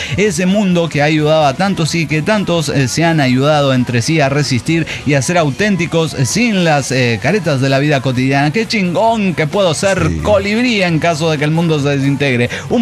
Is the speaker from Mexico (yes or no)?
yes; Oaxaca, Mexico; de Oaxaca, México.